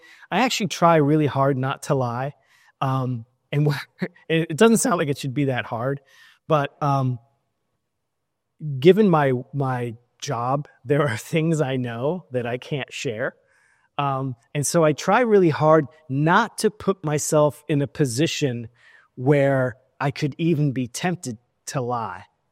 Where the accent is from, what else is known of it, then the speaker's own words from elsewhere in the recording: Seattle, Washington, United States; also born or lived in Los Angeles / Phoenix; I grew up in Seattle, LA, and a little bit of Phoenix.